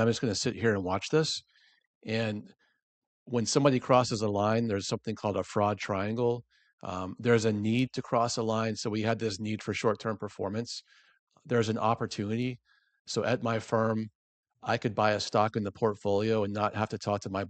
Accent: Georgia, United States; I grew up in Georgia, middle class family, first of my family to leave the South to attend college at UPenn-Wharton.

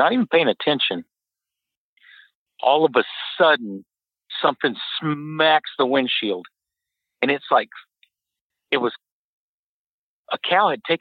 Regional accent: Texas, United States; I'm from the Odessa Midland area, and we have a friendly rivalry. It's oil country.

